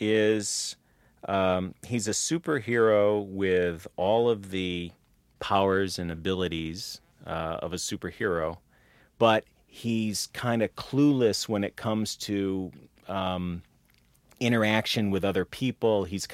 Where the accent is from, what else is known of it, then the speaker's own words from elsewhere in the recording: Chicago, Illinois, United States; also born or lived in New York; Yeah, I grew up in Chicago and you could see them. They showed them on TV. They never had Tom and Jerry on in Chicago. I didn't see Tom and Jerry until after I moved to New York.